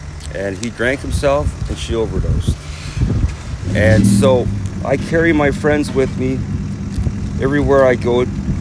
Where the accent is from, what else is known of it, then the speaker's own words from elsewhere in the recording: Toronto, Ontario, Canada; I am from Toronto.